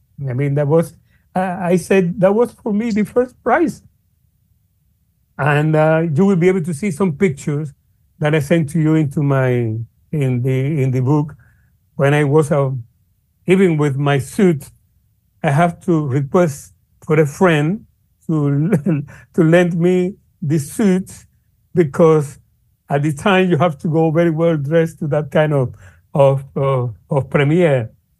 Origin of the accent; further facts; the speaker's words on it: Santa Clara, Villa Clara, Cuba; because the very first speech against racism was in Santa Clara, my hometown, by Fidel Castro.